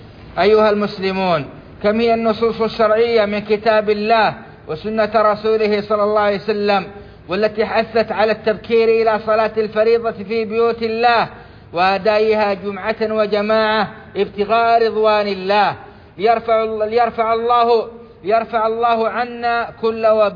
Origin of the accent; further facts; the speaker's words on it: Saudi Arabia; ومنها بلادنا السعودية